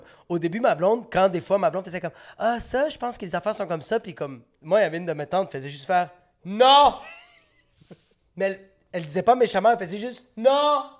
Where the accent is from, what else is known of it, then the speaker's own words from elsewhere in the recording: Lebanon; Je dis, je suis libanaise.